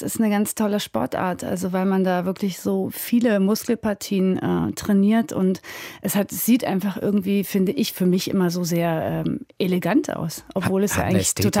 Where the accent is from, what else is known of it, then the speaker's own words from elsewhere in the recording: Berlin, Germany; komme ich aus dem Rollbergviertel.